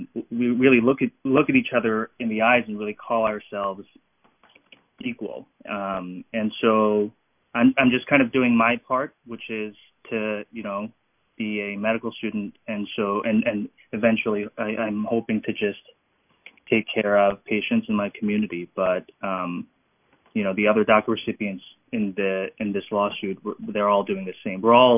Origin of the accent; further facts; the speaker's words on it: United States; We're going to be here, doing our part, whether in the medical field or otherwise, because we are American.